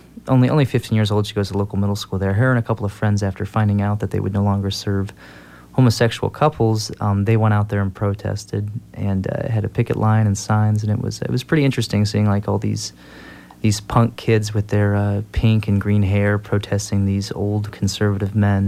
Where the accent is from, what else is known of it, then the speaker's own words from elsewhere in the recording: Washington, United States; I think especially growing up in Washington as a liberal, there was a lot of hardships that I faced